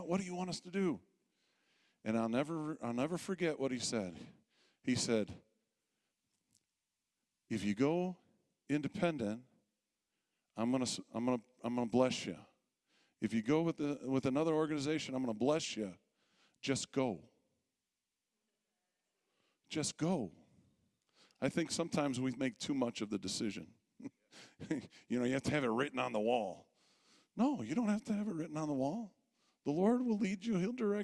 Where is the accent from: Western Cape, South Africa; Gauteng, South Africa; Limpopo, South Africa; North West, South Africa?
North West, South Africa; Rustenburg; we're from South Africa. It's not a region. It is a country. And we stay in a little place called Rustenburg. Rustenburg is that starburst there. You can see it up. We're about an hour and 15 minutes west of Johannesburg